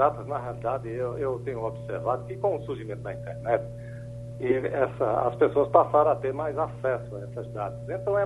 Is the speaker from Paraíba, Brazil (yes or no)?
yes; Campina Grande, Paraíba, Brazil; E eu, como eu sou de Campina Grande, Campina Grande atrai gente de todo canto, tanto do sertão, como do Cariri, como do litoral.